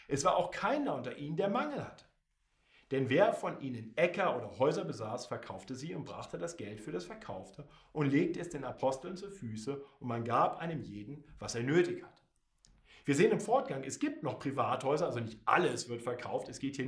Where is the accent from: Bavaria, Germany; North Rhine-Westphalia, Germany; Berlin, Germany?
Bavaria, Germany; Munich; Ich bin aus München